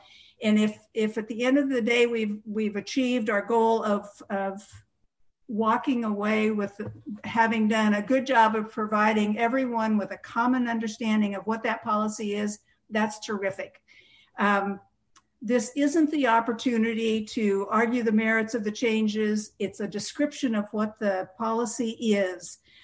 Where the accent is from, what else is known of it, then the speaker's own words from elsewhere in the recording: Langlois, Oregon, United States; I'm from Langlois and represent the 4th Congressional District.